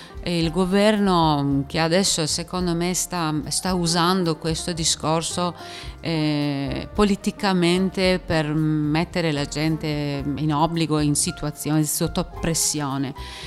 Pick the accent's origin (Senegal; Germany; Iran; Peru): Iran; moved away; certo che mi manca tantissimo il mio paese, purtroppo anche nella questa situazione è molto rischioso tornare in Iran